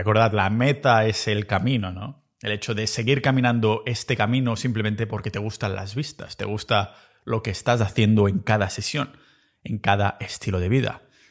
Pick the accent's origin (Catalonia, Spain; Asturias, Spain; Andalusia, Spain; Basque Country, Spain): Catalonia, Spain; y como buen catalán, sobre todo por su precio inigualable